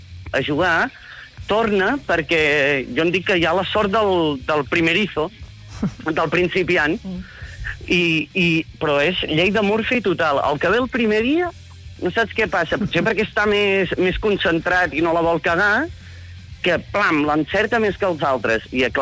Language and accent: Catalan; Girona, Catalonia, Spain; jo que sóc de Girona